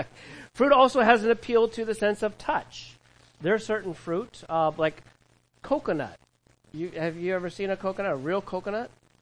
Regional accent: Cypress, California, United States; I remember being a kid growing up in Cypress, California, at the edge of Orange County and Los Angeles County in California.

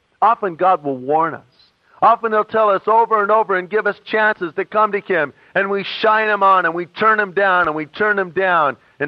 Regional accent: Long Beach, California, United States; born there; I was born in Long Beach in 1952, and my mom was married and divorced seven times.

